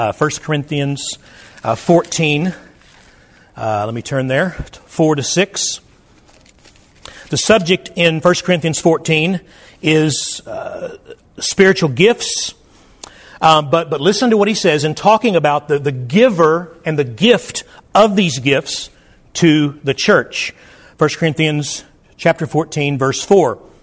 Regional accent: United States; I'm Caucasian. I'm American.

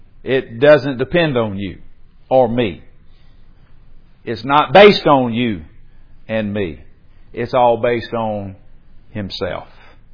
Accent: Mississippi, United States; the average person in Kemper County, whatever, would say that either I'm from DeKalb or I'm from Meridian.

